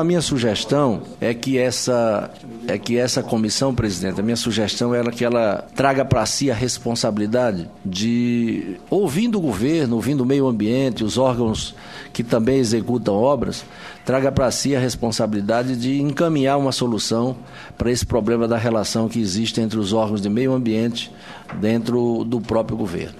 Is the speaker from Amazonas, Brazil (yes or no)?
yes; Amazonas, Brazil; Zona Franca de Manaus. Conheço, portanto, o que ela representou para a preservação do meio ambiente lá no meu estado.